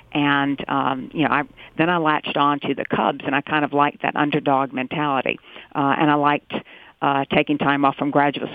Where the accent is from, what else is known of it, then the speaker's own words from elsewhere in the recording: North Carolina, United States; I guess I grew up in North Carolina when they still played the Four Corners